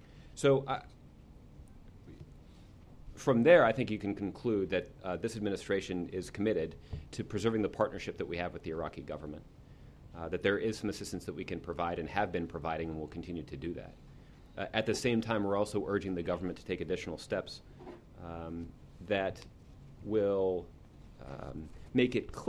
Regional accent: Missouri, United States; For example, in my home state of Missouri

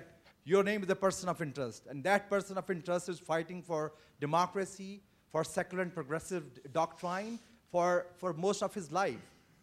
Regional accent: Pakistan; moved away; I was raised and born and raised in Pakistan. My grandparents migrated from Afghanistan.

